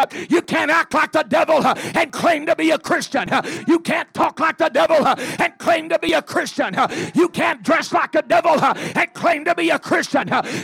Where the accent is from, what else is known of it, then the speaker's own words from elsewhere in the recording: Texas, United States; growing up in Texas and working around the combines and working out in the fields.